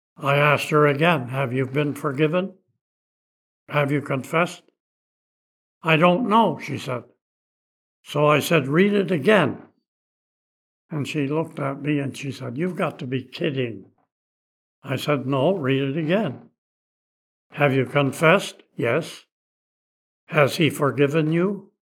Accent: Waukegan, Illinois, United States; just sneaking away and going back to my hometown of Waukegan, Illinois.

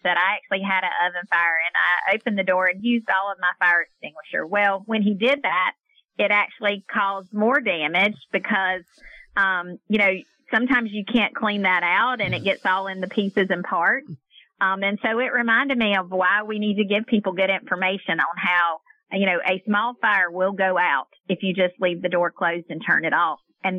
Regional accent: North Carolina, United States; I'm from North Carolina, and I thought we were the leader in our mountains

